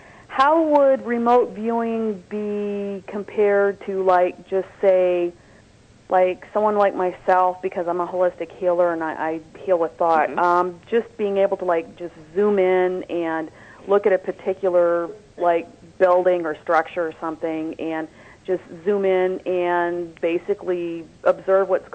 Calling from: Columbus, Ohio, United States; from Columbus.

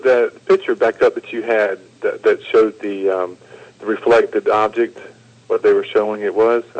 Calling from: North Carolina, United States; I was calling from North Carolina.

